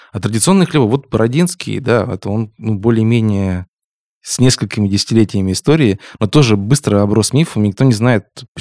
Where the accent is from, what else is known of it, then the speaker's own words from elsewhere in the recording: Arzamas, Nizhny Novgorod Oblast, Russia; были у меня в родном городе моем Арзамасе два вида хлеба, украинский и дарницкий